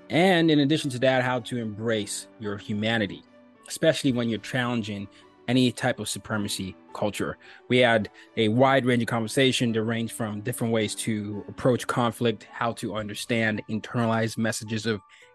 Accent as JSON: {"language": "English", "country": "Nigeria", "said": "I'm from Nigeria, but, you know, I grew up in five countries, four continents."}